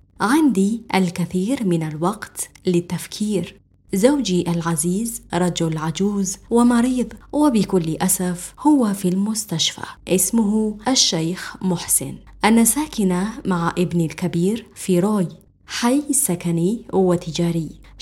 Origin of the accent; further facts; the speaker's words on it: Saudi Arabia; now in Muscat, Oman; وأنا من مسقط. أنا أصلا من العربية السعودية وأعيش هنا منذ 50 سنة. أنا كبيرة السن جدا